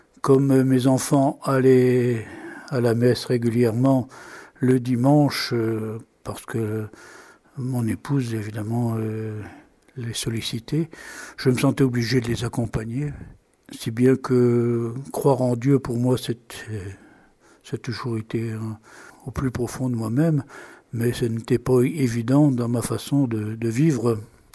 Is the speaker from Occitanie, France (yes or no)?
no; Hauts-de-France, France; je suis originaire de l'Aisne, et mon travail a fait que je suis venu travailler à Reims